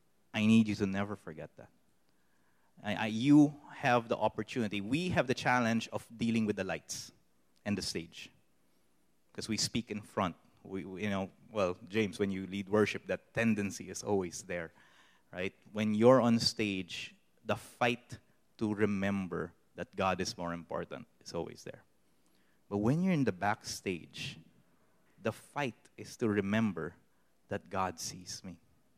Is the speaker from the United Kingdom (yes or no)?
no; Philippines; I've had to become keenly aware of our natural instincts as Filipino.